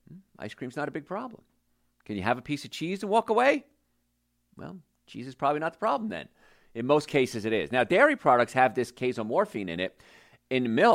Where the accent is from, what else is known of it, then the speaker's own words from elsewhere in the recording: New Jersey, United States; Now, I grew up right outside New York in New Jersey, and I had the bagel, and it was spectacular.